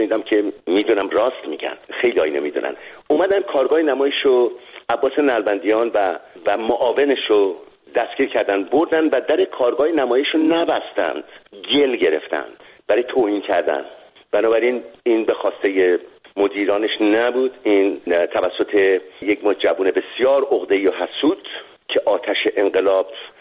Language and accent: Persian; Iran; moved away; در مقطع انقلاب من از ایران اومدم بیرون